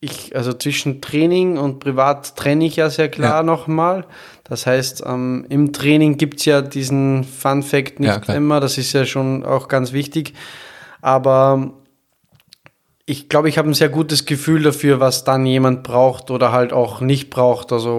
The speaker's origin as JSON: {"language": "German", "country": "Austria", "said": "weil ich würde nie im Leben als Österreicher hier auf Urlaub fahren"}